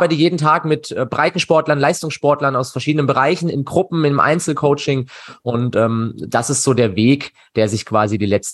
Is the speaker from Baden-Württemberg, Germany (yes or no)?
yes; Freiburg, Baden-Württemberg, Germany; Bin dann nach 3 Jahren wieder zurück nach Freiburg gezogen mit sehr vielen neuen Ideen in meine Heimatstadt eben